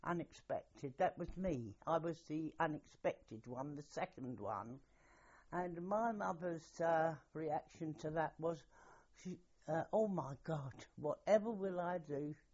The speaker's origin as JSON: {"language": "English", "town": "Brixton", "region": "London", "country": "United Kingdom", "tie": "born there", "said": "which on my birth certificate it says Lambeth, Brixton, but of course I don't know what it's called now. I was born in the Todd Ward."}